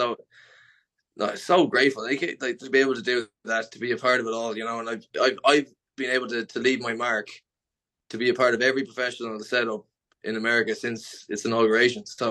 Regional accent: Dublin, Leinster, Ireland; now in United States; So I was going home for Christmas, and I was flying from Atlanta to Newark, and Newark back to Dublin.

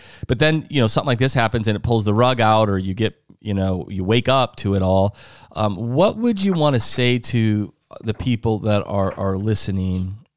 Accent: South Dakota, United States; You know, I'm a Midwest guy. I'm from South Dakota originally, so I kind of feel like I have those what we call Midwestern values

